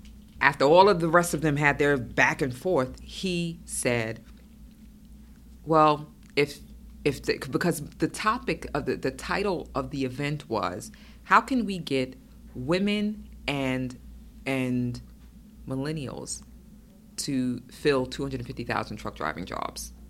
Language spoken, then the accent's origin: English; Brooklyn, New York, United States; I'm from Brooklyn. I can give you backlash.